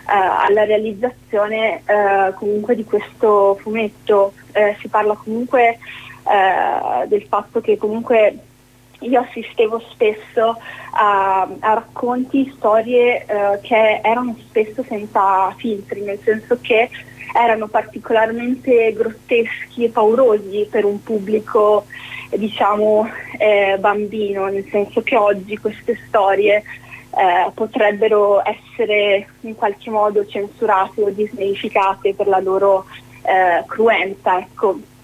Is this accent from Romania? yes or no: yes; Transylvania, Romania; con le mie origini, con la mia terra d'origine, che appunto, come hai detto tu prima, è la Transilvania